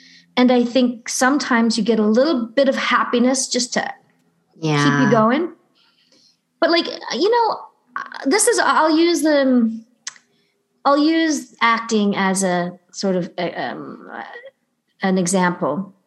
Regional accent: Saint John, New Brunswick, Canada; now in Toronto, Canada; I grew up in St. John, New Brunswick, so that will always be home. I have officially lived longer in Toronto than I did anywhere else.

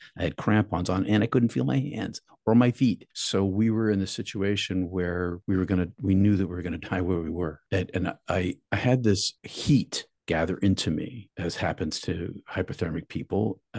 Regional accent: Massachusetts, United States; because we were in Canada and we're from the United States. It's going to be in the Massachusetts newspapers and it's going to be terrible for my parents.

